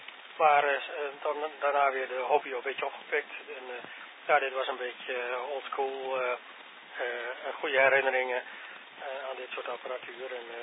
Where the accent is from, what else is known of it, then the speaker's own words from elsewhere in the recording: Dieren, Gelderland, Netherlands; Ik kom eigenlijk uit Dieren. Maar zoals gezegd, ik ben aan het werk in Sneek voor een paar weken. En nu vanaf de camping luister ik even mee en doe ik even mee.